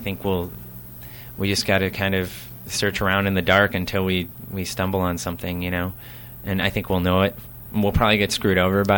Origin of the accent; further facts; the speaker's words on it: Midwest, United States; We're all from the Midwest, and we came out here